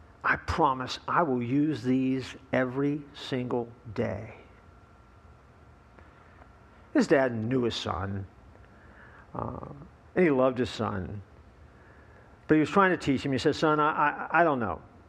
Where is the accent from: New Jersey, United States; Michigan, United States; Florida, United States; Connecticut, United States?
Florida, United States; Winter Park; as a kid growing up, I have Southern Baptist roots, and I grew up over in Winter Park at the Killarney Baptist Church at the time